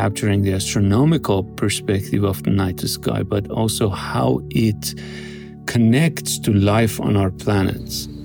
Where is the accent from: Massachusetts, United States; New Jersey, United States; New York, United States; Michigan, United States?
Massachusetts, United States; Boston; but the one I always do not far from my hometown, Boston, is Maine Stargazing and Photography.